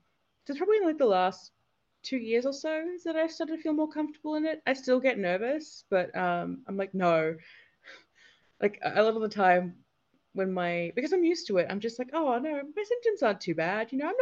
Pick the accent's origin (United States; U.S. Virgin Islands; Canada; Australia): Australia; I worked with a lot of people from my hometown in the Black Summer bushfires.